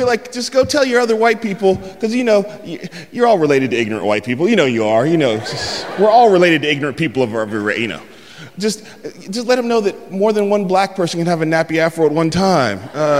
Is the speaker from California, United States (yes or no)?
yes; San Francisco, California, United States; And I'm from San Francisco. I've never, ever heard that before